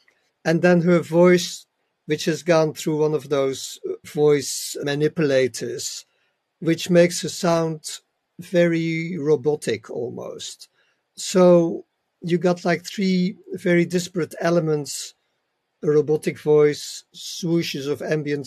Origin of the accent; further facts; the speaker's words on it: Netherlands; I'm from Holland, which isn't the most prudish country when it comes to drugs.